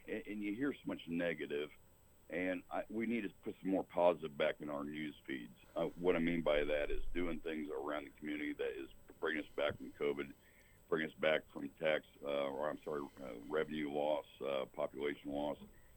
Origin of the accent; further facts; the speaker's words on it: Decatur, Illinois, United States; Well, I was born and raised here in Macon County, Decatur, Macon County, with Decatur Schools and high school in Mount Zion.